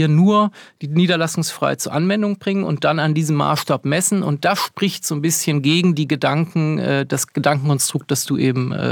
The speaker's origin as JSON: {"language": "German", "region": "Baden-Württemberg", "country": "Germany", "tie": "born there", "said": "Ich bin gebürtiger Badenser"}